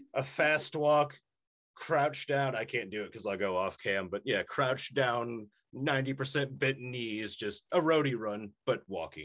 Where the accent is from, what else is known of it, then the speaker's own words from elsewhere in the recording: New York, United States; I'm from New York originally, so I used to just have an affinity for it.